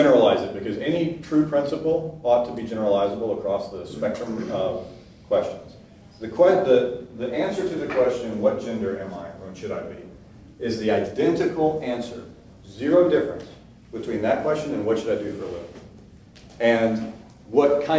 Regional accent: Scotland, United Kingdom; and as a Scotsman I can say that, some of the greatest philosophers and mathematicians and physicists have come out of Scotland.

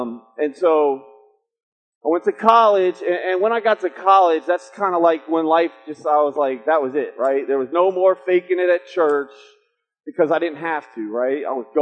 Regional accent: Indianapolis, Indiana, United States; I went to a really a prep school in Indianapolis, where I'm from. I'm from Indianapolis.

